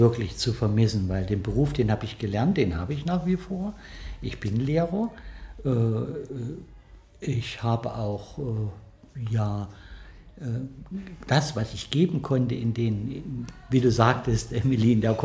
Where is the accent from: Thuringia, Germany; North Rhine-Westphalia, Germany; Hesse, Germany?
Thuringia, Germany; Jena; ich komme aus Thüringen, direkt aus Jena. Und dort bin ich auch geboren, habe dort auch die Schule besucht, habe dort studiert